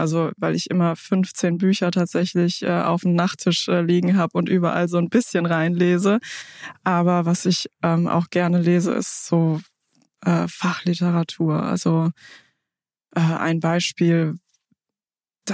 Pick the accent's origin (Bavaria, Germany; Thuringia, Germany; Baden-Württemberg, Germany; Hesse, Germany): Hesse, Germany; Ja, ich bin 38 Jahre alt, bin gebürtig aus Hessen. Mein Vater kommt aus Kenia, ist mit 21 Jahren nach Deutschland gekommen